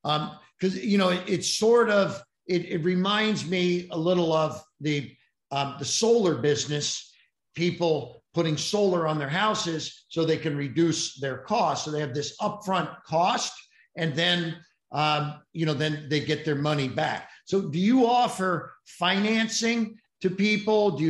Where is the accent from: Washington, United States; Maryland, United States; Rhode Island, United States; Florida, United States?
Florida, United States; St. Petersburg; She just moved her operation from New York to my hometown of St. Pete, Florida.